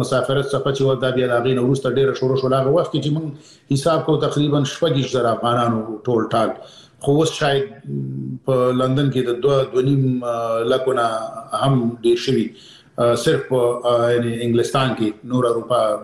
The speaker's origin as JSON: {"language": "Pashto", "town": "Peshawar", "region": "Khyber Pakhtunkhwa", "country": "Pakistan", "tie": "born or raised there", "said": "زه پېښور کې د اول سیف نه نیولې تر 12 پورې مالته درس ویلې دی."}